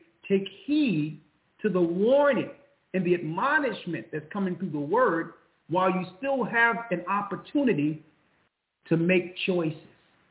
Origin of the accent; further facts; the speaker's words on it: Philadelphia, Pennsylvania, United States; I grew up in North Philly.